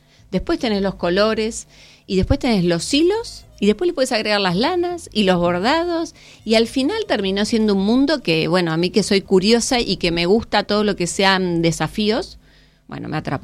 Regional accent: Buenos Aires, Argentina; born there; now in Tigre, Argentina; Nací en Buenos Aires, pero bueno, el amor me llevó para Tigre. Y ahí estoy.

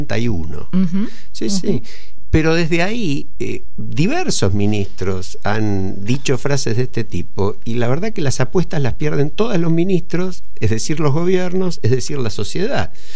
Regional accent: Argentina

